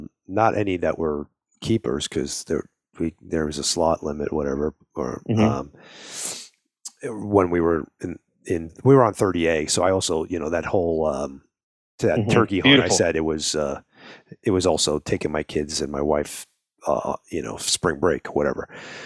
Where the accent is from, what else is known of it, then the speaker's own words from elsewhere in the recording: New York, United States; moved away as an adult; now in Arizona, United States; I grew up on Long Island, so I did quite a bit of fishing, you know, in the bays and offshore and whatnot. When I moved to Arizona 34 years ago